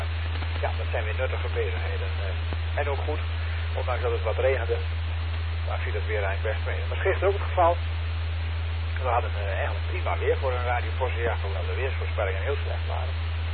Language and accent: Dutch; Netherlands; Ik zei, nee, ik kom niet uit Holland. Ik kom wel uit Nederland, maar ik kom niet uit Holland.